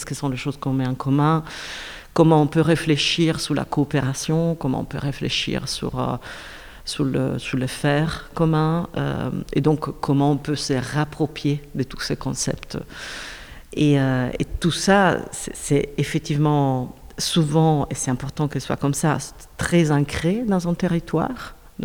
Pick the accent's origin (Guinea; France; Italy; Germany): Italy; now in Belgium; je suis italienne. Quand j'habitais en Italie, je ne me considérais pas italienne. J'étais adoptée par la Belgique en tant qu'italienne, qui est plutôt liée au circuit néerlandophone que francophone. Et je ne parle pas néerlandais.